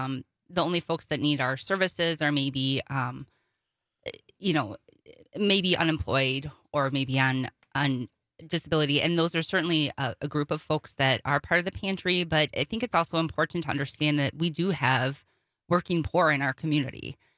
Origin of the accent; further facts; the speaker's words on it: Lodi, Wisconsin, United States; now in Waukesha, United States; So born and raised in Lodi, Wisconsin, and then I went to the University of Wisconsin, Stevens Point